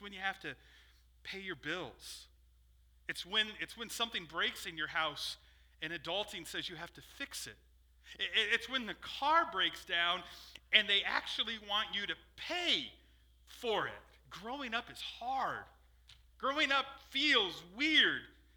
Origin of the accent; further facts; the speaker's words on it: New Castle, Indiana, United States; born there; I was born in Newcastle, Indiana.